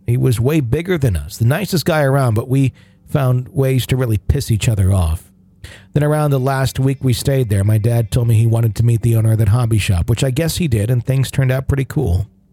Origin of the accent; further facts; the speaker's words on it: Wisconsin, United States; also born or lived in Minnesota; During the time, I was from Minnesota, but originally Wisconsin.